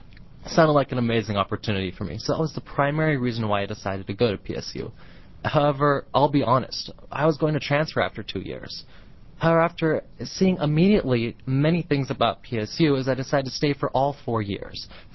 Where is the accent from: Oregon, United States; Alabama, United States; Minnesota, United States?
Oregon, United States; Ashland; born there; I was born in Ashland, Oregon, February 15th, 1983, actually living for 14 years next to Senator Lynn Hannon.